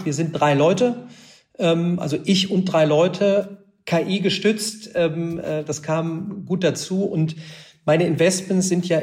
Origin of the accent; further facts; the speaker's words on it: Remscheid, North Rhine-Westphalia, Germany; Ich komme ja aus Remscheid.